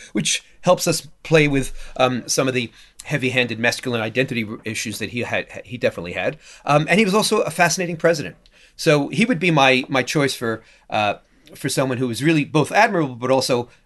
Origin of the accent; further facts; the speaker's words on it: New York City, New York, United States; We know I grew up in New York, that Manhattan was Native American territory, then purchased by the Dutch